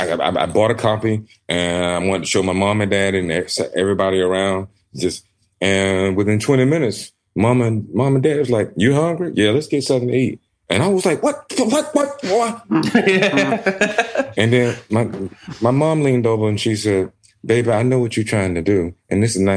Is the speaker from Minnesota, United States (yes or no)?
no; Georgia, United States; from Georgia.